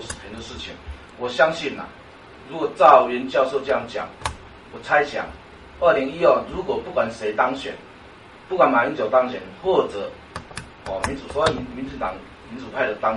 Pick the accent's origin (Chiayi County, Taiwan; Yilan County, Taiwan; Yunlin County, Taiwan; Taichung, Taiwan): Yunlin County, Taiwan; 我说我云林人嘛，我说台湾云林，没有啊，我说你大，他说大陆你哪里来啊？我说没有啊，我大陆没有关系啊，我祖先这边是平埔族。